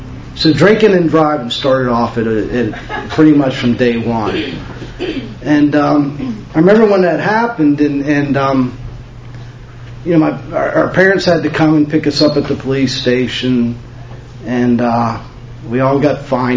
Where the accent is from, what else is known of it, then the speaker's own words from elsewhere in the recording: Pittsburgh, Pennsylvania, United States; In the wintertime, I'm from Pittsburgh, and in the wintertime, a lot of children's parents head south